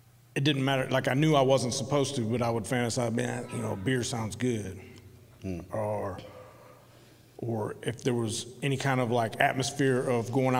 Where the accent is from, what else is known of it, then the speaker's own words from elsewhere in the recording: St. Louis, Missouri, United States; So I moved to South Carolina. I'm originally from St. Louis. I moved to South Carolina in 2013.